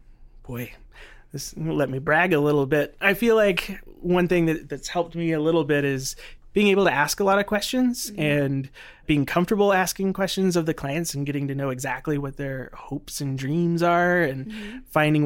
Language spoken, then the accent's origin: English; Dallas, Texas, United States; You know, I'm a Texas boy. Grew up in the Dallas area.